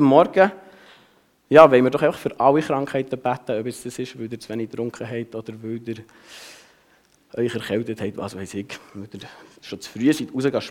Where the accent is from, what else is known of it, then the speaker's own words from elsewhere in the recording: Switzerland; wir reden ja nicht so gerne über Geld als Schweizer